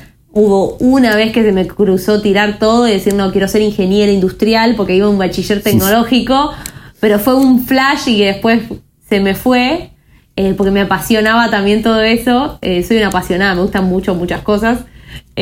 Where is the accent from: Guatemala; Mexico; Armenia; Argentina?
Argentina; tengo 30 años, soy argentina, soy una hija muy amada de Dios